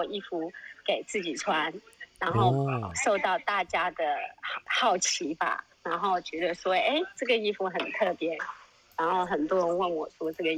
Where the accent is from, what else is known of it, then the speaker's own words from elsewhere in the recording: Taiwan; now in United Kingdom; 所以其实我在台湾长大的时候，我很早就会自己去香港、去日本去旅游。